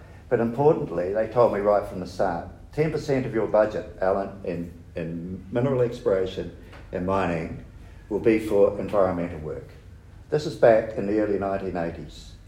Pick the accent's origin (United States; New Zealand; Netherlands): New Zealand; Motueka, Tasman; born there; 1850s and settled in the Tasman district, and are still there. The extended family is still there. I was born in Motueka.